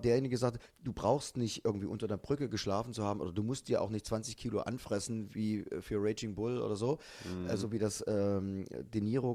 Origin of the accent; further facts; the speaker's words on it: Leipzig, Saxony, Germany; Ja, ich bin Essener, bin Leipziger.